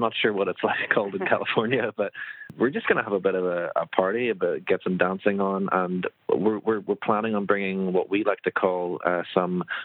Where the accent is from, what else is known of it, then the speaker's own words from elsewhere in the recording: Ireland; Well, I mean, we're all from Ireland, which I'm assuming people perhaps would know.